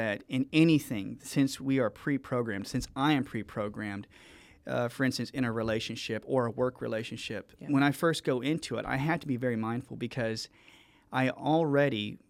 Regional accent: Georgia, United States; because we grew up early age in Georgia.

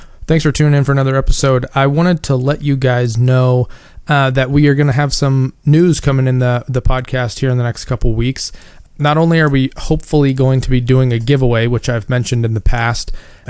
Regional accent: Oregon, United States; They're from my home state of Oregon, and I love a lot of the beers they

